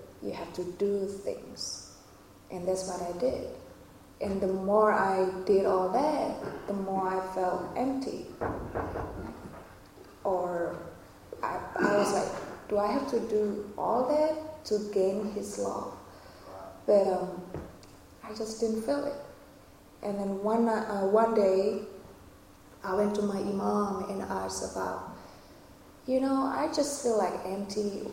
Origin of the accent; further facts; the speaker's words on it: Indonesia; I'm from Indonesia. It is one of the Southeast Asian countries.